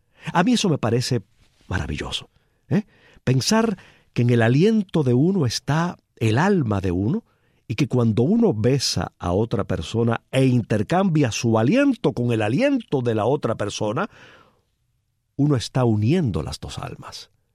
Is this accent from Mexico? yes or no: no; Cuba; Así somos los cubanos de besucones.